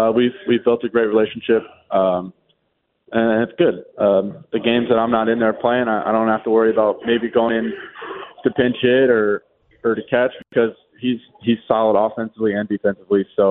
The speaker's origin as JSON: {"language": "English", "town": "Buffalo", "region": "New York", "country": "United States", "said": "I mean, I'm from Buffalo, so we like the. I'm a big thin crust pizza guy"}